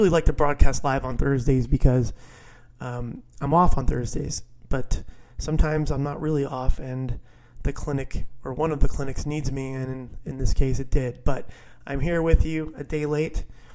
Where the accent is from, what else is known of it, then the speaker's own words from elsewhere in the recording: New Jersey, United States; my home state of New Jersey